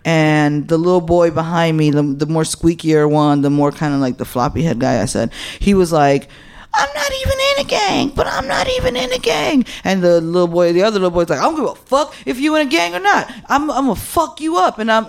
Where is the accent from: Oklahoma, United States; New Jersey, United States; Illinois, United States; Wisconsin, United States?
Illinois, United States; Chicago; I'm from here. This is my neighborhood. I'm from Humboldt Park.